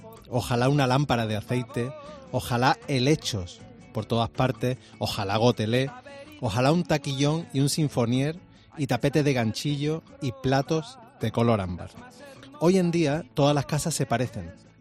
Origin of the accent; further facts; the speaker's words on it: Córdoba, Andalusia, Spain; also born or lived in Málaga; recuerdo perfectamente cómo era la casa en la que me crié de pequeño en Córdoba. y no logro recordar cómo era el piso donde viví en Málaga hace apenas unos años.